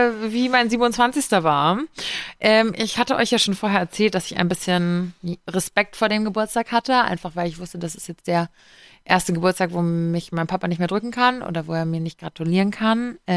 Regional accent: Giessen, Hesse, Germany; wie das hier in Gießen, so in meiner Heimatstadt so ist, samstags ist immer Markt.

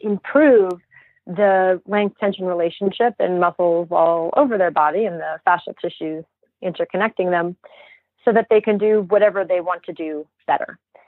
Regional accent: Santa Fe, New Mexico, United States; I grew up in Santa Fe, New Mexico, in a solar home off the grid, and we didn't have very good TV reception.

